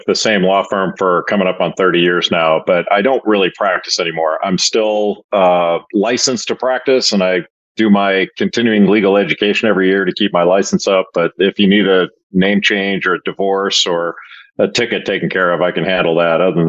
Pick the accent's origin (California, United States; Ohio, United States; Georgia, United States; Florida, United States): California, United States; Los Angeles; but I grew up in Los Angeles.